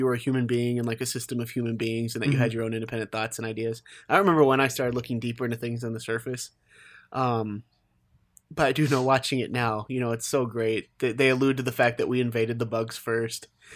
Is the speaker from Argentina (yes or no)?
yes; Buenos Aires, Argentina; I'm from Buenos Aires and I say kill them all.